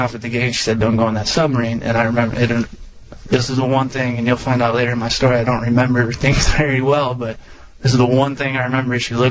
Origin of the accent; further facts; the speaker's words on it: Illinois, United States; I was born and raised in Illinois, like I said